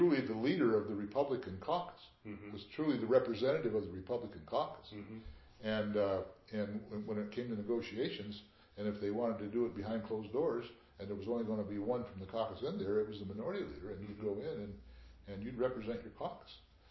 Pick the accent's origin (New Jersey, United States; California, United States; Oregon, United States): Oregon, United States; Beaverton; Once in a while, Vic came from Beaverton, and I was raised in Beaverton, so I understood.